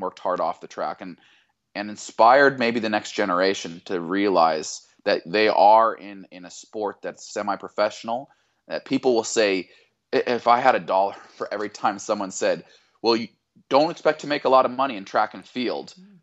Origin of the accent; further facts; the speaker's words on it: Boise, Idaho, United States; also born or lived in Arkansas; I was born in Arkansas. I grew up in Boise, Idaho, and I have country in my blood